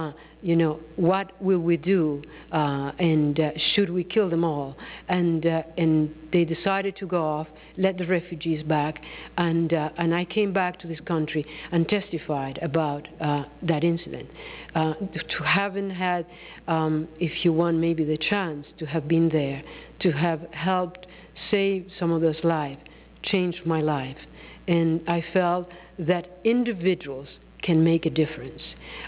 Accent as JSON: {"language": "English", "country": "Nicaragua", "moved": "as an adult", "said": "I was born in Nicaragua, which I think can explain to you much of what I stand for and what I believe"}